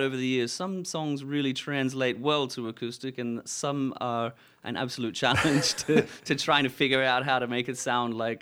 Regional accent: Australia; And we're Australian as well. You know, we're larrikins.

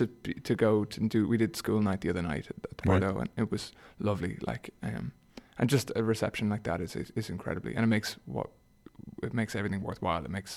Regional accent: Ireland; maybe it's being Irish

